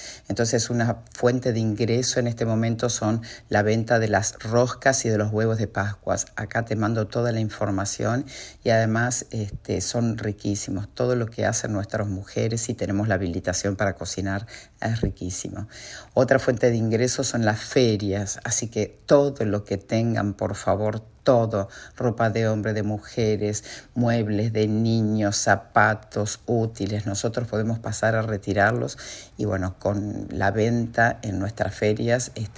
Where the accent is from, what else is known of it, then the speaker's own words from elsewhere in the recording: Argentina; estos momentos tan, tan difíciles que estamos atravesando todos los argentinos